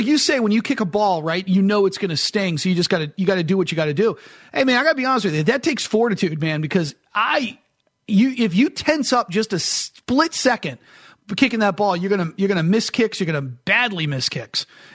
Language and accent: English; New England, United States; I grew up in New England. It's cold in New England. We get these storms.